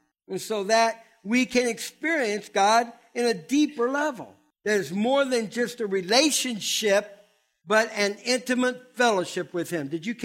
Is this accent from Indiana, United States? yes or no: no; Ohio, United States; I was raised on Ohio